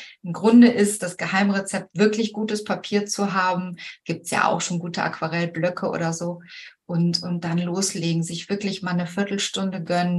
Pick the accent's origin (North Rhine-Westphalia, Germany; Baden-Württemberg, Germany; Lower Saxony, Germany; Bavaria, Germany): North Rhine-Westphalia, Germany; Cologne; moved away as an adult; now in Vienna, Austria; Ich bin aus Köln ursprünglich und mein Mann ist Wiener und wir sind damals nach Wien gezogen mit der Familie.